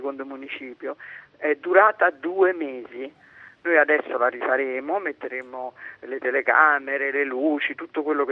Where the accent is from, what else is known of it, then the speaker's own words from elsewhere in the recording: Rome, Lazio, Italy; ma Roma forse dobbiamo amarla di più noi che siamo romani